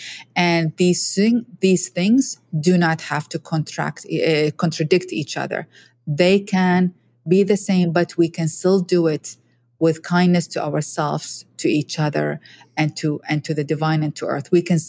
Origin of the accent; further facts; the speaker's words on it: Iraq; I'm a woman from Iraq, yeah, you know, yeah. It's the same stereotype, you know, and I have to, and I'm a Muslim woman, right?